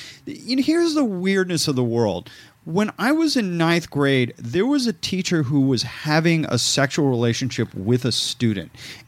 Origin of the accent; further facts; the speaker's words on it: Los Angeles, California, United States; Near where I grew up in the Palisades on Sunset, one friend of mine died there, you know.